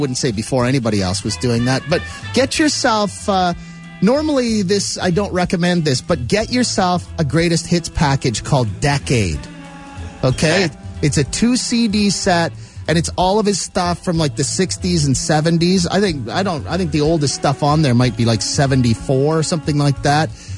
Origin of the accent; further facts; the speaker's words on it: Saskatchewan, Canada; I'm from the Newfoundland of the prairies, Saskatchewan.